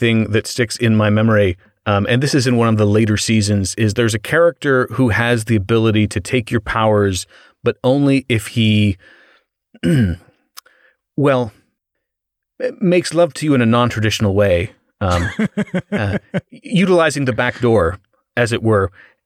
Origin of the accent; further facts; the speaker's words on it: United States; And as an American, the accents in it are just so delightful.